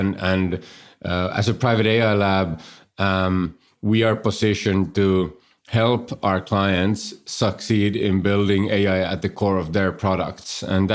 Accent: Finland; first language Swedish; English is a second language; moved away; also born or lived in Germany / London / Stockholm; I'm originally from Finland, but most of my career has been elsewhere. So, you know, we lived in and spent time in Germany, in London, in Stockholm, Sweden. I'm myself a native Swedish speaker, but of course, Finland is a bilingual country, and have sort of roots in many places.

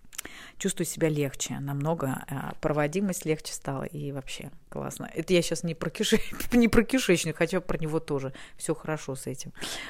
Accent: Russia; Ну, я из России, поэтому у нас это было всегда с 13 века, поэтому это не ново для меня было.

